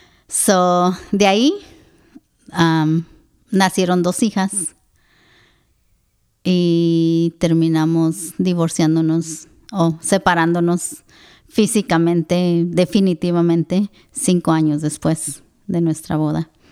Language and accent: Spanish; Michoacán, Mexico; Yo nací en México, en Michoacán. El famoso Michoacán.